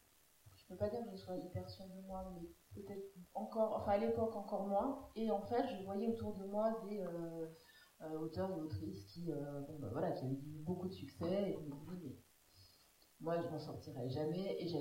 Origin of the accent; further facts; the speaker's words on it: Paris, Île-de-France, France; Je viens de Paris. Je suis allée à Paris, j'habite Seine-Saint-Denis